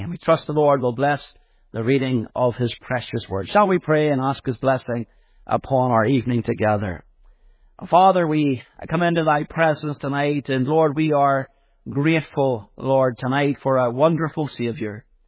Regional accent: Belfast, Northern Ireland, United Kingdom; I was brought up in Belfast, in North Belfast, in the Ballysillan area of North Belfast. If you're familiar with Ballysillan, I'm sure some of you would be. I was brought up in a Presbyterian home, a Protestant home, although it wasn't a Christian home in any sense.

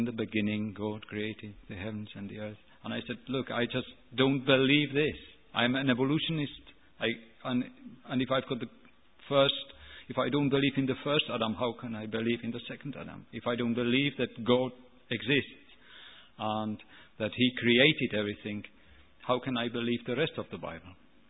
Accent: Czechia; moved away; I'm a born Czech. I grew up in Czechoslovakia under communism. I didn't like the system. I fled the communist system 25 years ago and went to Germany.

